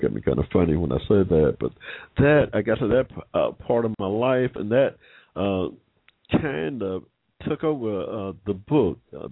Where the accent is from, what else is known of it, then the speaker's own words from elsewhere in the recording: Georgia, United States; Now, like I said, I'm from Georgia. I was born here in 1945